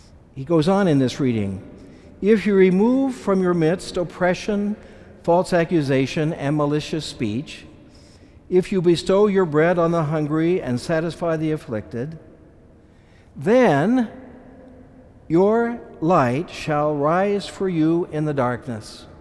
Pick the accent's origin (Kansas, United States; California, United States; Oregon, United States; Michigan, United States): Kansas, United States; I'm from Kansas, where we have a lot of things in bushel baskets.